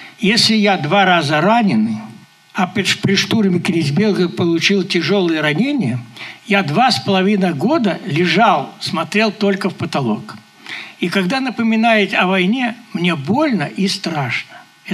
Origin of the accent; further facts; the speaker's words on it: Kaluga Oblast, Russia; born there; Значит, я родился в Калужской области.